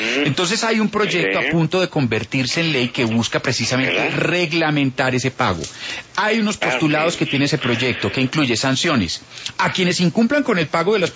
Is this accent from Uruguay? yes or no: no; Colombia; yo, como muchos colombianos